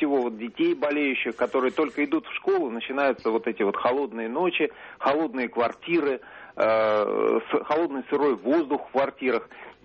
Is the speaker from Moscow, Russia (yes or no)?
yes; Moscow, Russia; Я звоню из Москвы.